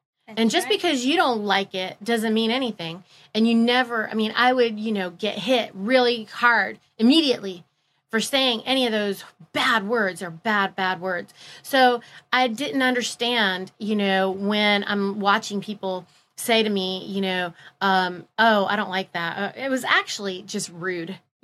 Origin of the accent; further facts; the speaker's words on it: India; I was very fortunate because, you know, we're Indian. Indian people are mostly vegetarian.